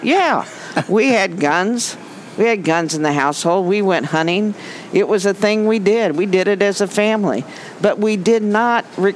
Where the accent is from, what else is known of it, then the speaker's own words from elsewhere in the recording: Neodesha, Kansas, United States; Neodesha. I'm from Neodesha.